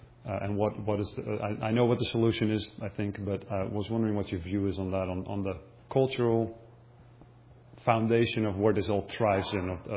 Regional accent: Netherlands; English is a second language; I'm from the Netherlands. I know that it's going in that same direction.

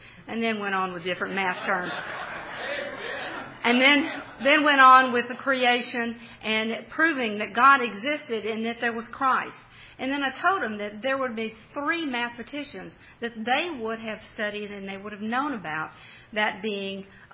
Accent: Winfield, Louisiana, United States; Louisiana is my home state. I was raised and grew up in Winfield.

